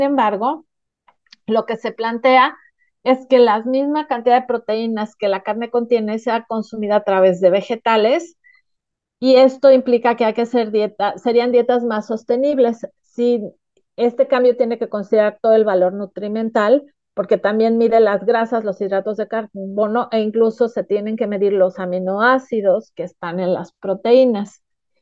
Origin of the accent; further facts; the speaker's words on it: Mexico; si como mexicanos nos decimos ya no voy a comer carne de res